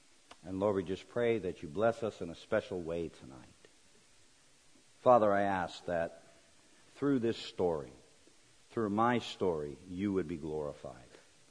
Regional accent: Boston, Massachusetts, United States; Let me start in the beginning. I grew up in the Boston area.

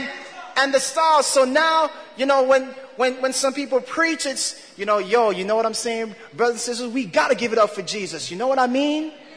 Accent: Jamaica; I love my Jamaican past. All of that. But brothers and sisters, that I am a Christian before I'm a Jamaican.

